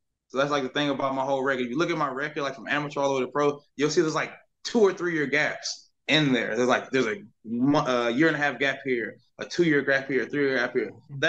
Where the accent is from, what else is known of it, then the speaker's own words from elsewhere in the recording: Louisiana, United States; DC's from Louisiana. I'm from Louisiana.